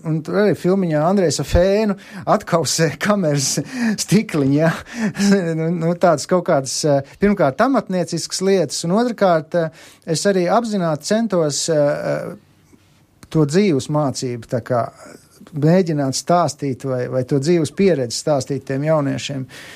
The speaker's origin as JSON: {"language": "Latvian", "town": "Rūjiena", "region": "Valmiera Municipality", "country": "Latvia", "lives_now": "Jaunciems, Latvia", "said": "es īstenībā nemaz, Marta, neesmu no jaunciem, es esmu no Rūjens, bet es tagad esmu pārcēlies uz to jaunciem."}